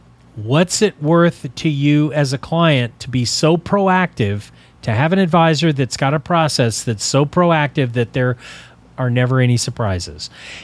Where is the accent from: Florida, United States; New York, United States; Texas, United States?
Texas, United States; But then I grew up in Texas, so we had tornadoes in Texas, and in South Texas we had hurricanes.